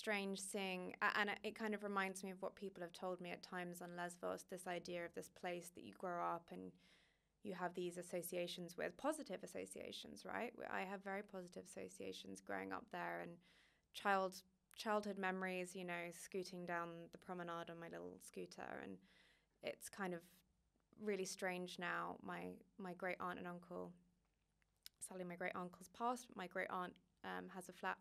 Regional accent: London, United Kingdom; So, I mean, I'm from London, but my grandparents lived in Canterbury and Dover.

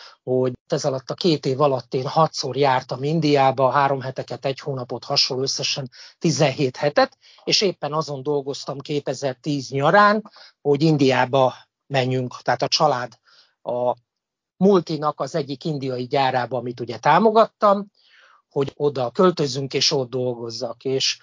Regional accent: Székesfehérvár, Fejér, Hungary; now in Sweden; Eredetileg Székesfehérvárról való vagyok. Most már októberben lesz 14. éve, hogy Svédországban, egy Göteborg melletti kisvárosban lakunk a családommal.

